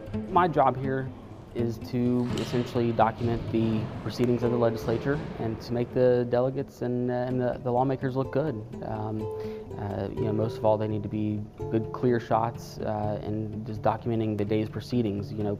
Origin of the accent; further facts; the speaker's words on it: Atlanta, Georgia, United States; moved away as an adult; I'm actually from Atlanta, Georgia. I spent 32 years in Atlanta, and my love of motorsports photography brought me to West Virginia